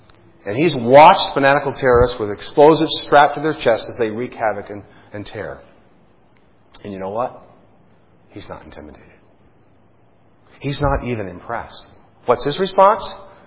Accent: United States; I'm an American. Look how, I was born in 1955. Oh, goodness, look at how this country's changed in the last 60 years.

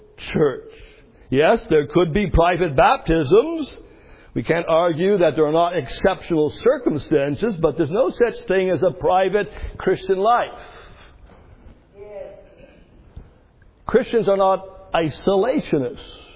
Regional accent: Canada; I'm from the north, far, far north, I'm a Canadian.

